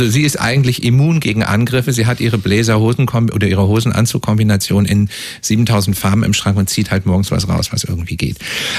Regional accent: Hesse, Germany; Als Hesse sagt, man muss doch Stiefelchen ran.

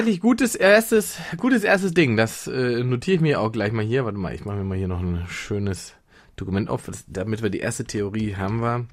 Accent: East Germany, Germany; ich komme ja aus der DDR ursprünglich.

